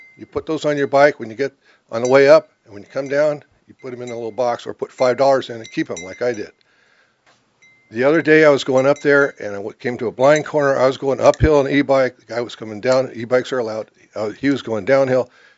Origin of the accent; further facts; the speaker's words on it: Larkspur, California, United States; We grew up in Larkspur, Baltimore Canyon.